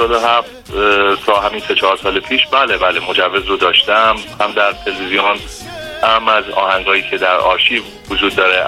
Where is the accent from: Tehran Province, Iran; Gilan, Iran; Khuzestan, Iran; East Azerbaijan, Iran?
Tehran Province, Iran; Tehran; از تهران به دنیا آمدم، متولد 1355 در تهران هستم، بچه امیریه تهران هستم و اصالتا آذری هستم.